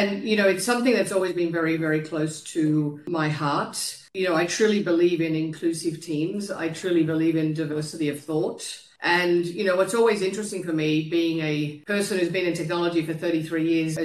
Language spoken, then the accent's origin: English; Uruguay; I was born in Uruguay, South America, very small country, quite a lot of poverty.